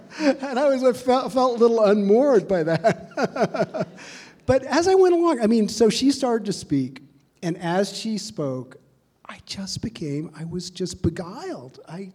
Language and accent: English; New York City, New York, United States; All right, so I grew up in New York City, in Brooklyn Heights.